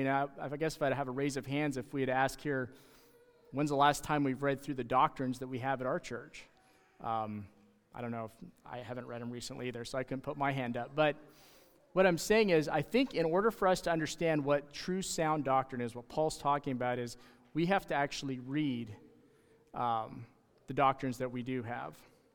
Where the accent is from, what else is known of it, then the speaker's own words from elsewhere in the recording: Alberta, Canada; where I grew up in Alberta, Canada there, we had a lot of Mormon influence.